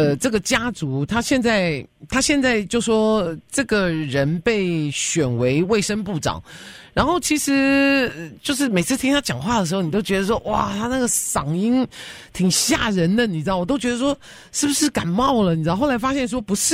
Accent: United States; 所以好像感觉上好像就说他希望我们美国人健康

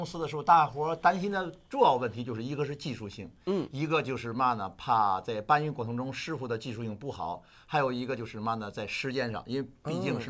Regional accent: Shandong, China; also born or lived in Tianjin; now in United States; 我习武，对，我们那个地方山东习武的特别多，从小习武的特别多。但是我在天津又生活了十几年，是这样。

